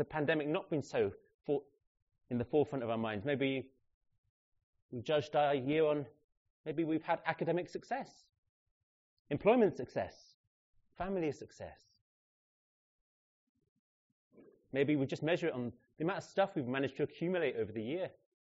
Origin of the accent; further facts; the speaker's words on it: United Kingdom; So the UK is, you know, us as the British nation are more interested in the COVID vaccine than we are in Afghanistan.